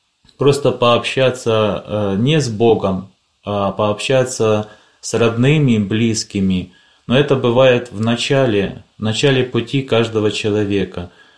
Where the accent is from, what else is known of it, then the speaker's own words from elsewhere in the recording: Pochaiv, Ternopil Oblast, Ukraine; now in Italy; Да, я родом с Украины. Родился я в городе Почаев, где находится большая лавра, Свято-Успенская Почаевская лавра. Здесь закончил семинарию